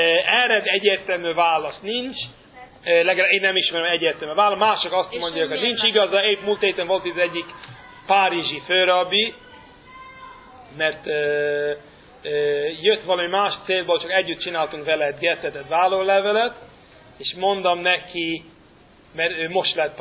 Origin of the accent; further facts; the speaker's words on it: Brooklyn, New York, United States; ott Brooklynban, abban a magyar negyedben, ahol én nőttem fel, az a Williamsburgban, ott mindenki magyar holokauszt túlélő. Ortodoxok, mindenki haszít.